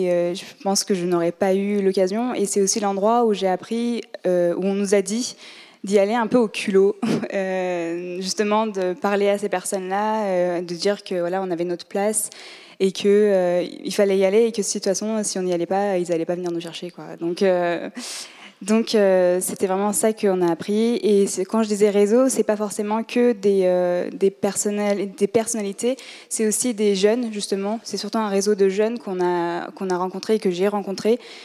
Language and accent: French; Lyon, Auvergne-Rhône-Alpes, France; now in Poitiers, France; moi, je suis lyonnaise de base, je suis arrivée à Poitiers pour le travail, je travaille à l'université de Poitiers.